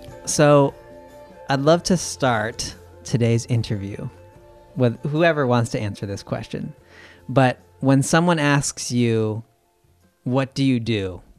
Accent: Santa Rosa, California, United States; I am recording today in my hometown of Santa Rosa, California, where we've had a lot of rain

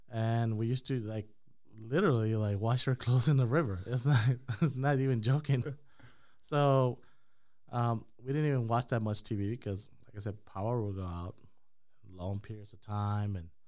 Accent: Panama; now in United States; Yeah, so I pretty much grew up in Panama. So I was born and raised in Panama, and very Caribbean, very Afro Caribbean, you know.

